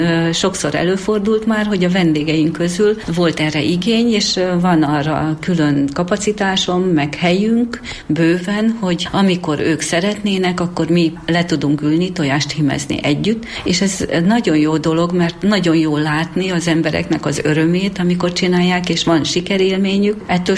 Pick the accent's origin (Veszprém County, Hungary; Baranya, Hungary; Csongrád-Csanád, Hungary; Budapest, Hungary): Baranya, Hungary; Nagyon szeretem Pécsváradot, és hát itt a környéken egy kicsi faluba születtem, 10 éves koromig ott éltem.